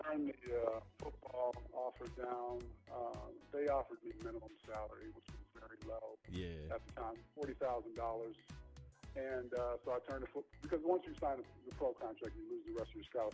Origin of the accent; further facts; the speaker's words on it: Michigan, United States; I grew up in Michigan, and that was the team I followed, so.